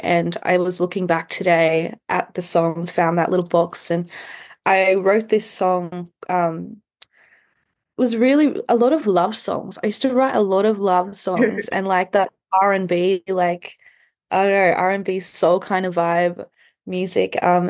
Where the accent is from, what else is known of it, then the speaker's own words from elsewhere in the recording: Brisbane, Queensland, Australia; I grew up in Meanjin